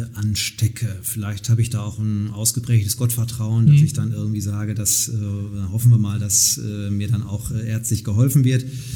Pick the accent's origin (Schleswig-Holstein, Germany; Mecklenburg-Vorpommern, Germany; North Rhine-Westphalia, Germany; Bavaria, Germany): North Rhine-Westphalia, Germany; Nottuln; durch meine damalige Tätigkeit als Ratsmitglied in meiner Heimatgemeinde in Nottuln